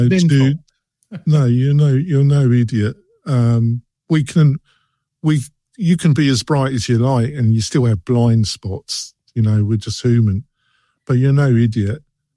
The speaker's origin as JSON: {"language": "English", "region": "England", "country": "United Kingdom", "said": "Because I'm English, so... a bit like Scandinavian, we don't discuss money and that, but I do now."}